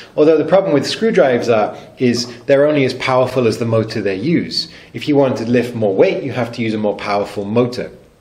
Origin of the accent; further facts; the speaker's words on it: England, United Kingdom; although I am from England, where we say lift rather than elevator.